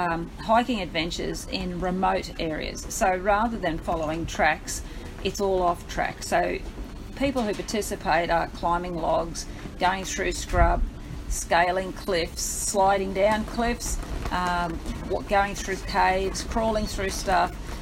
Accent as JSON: {"language": "English", "town": "Bundaberg", "region": "Queensland", "country": "Australia", "tie": "born or raised there", "also_born_or_lived": "Hobart", "said": "I went to school in Bundaberg because that's where I grew up. But I was born in Hobart"}